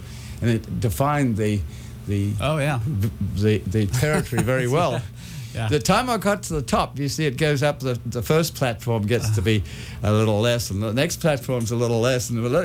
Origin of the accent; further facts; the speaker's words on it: Australia; That I'm Australian, and I grew up close to the equator.